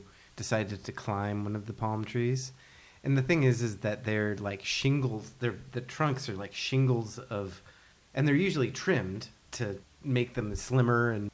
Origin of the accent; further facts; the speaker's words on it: Arizona, United States; I grew up in Arizona. There are lots of palm trees there.